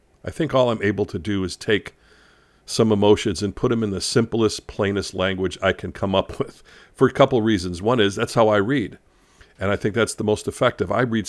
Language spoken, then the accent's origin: English; Chicago, Illinois, United States; And it recounts my time as a kid growing up in Chicago, especially in 1969 when the Chicago Cubs were running for the pennant.